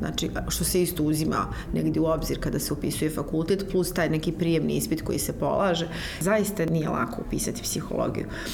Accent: Bosnia & Herzegovina; moved away; Ja sam pobjegla odavde, iz Bosne i Hercegovine smo otišli odavde kao porodice koja je potpuno izmiješana po pitanju, dakle, neke nacionalne pripadnosti. Mi smo potpuno i sa mamine i sa tatine strane onako svi baš multietnička jedna porodica

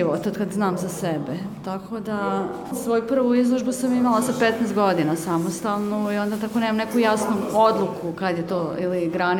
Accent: Belgrade, Serbia; dolazim iz Beograda, ovdje sam prvi put na ovoj koloniji

